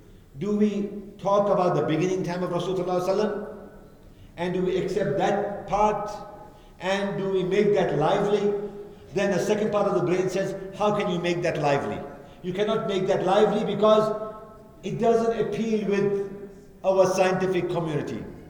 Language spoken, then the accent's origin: English; South Africa; I mean, I'm from South Africa, we know who rules South Africa.